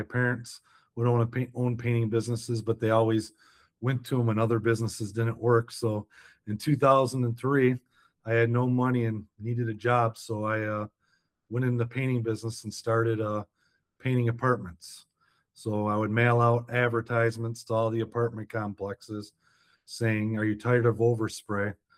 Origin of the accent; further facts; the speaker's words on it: Detroit, Michigan, United States; I'm from Detroit, so we're kind of like that Henry Ford, you can have in any color as long as it's black type mentality.